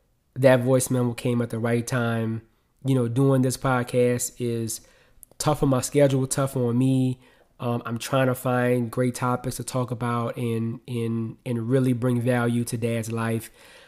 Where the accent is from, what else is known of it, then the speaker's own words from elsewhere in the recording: New Orleans, Louisiana, United States; I'm from New Orleans, right?